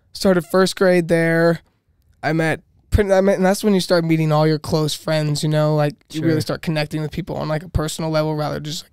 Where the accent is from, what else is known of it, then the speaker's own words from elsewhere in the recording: Yucaipa, California, United States; also born or lived in Chicago, United States; So when I was a kid, I was born in Chicago, and then I only stayed there for about maybe three. I don't know, because I started preschool in California. So I moved to Yucaipa, California after that.